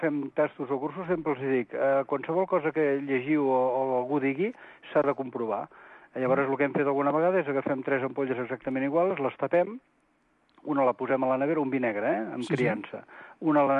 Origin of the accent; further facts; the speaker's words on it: Vinyó, Catalonia, Spain; si sóc de Vinyó, que està molt a prop de Manresa, doncs vam muntar la botiga a Manresa i anar a viure a Vinyó. I així vam venir per al Bages.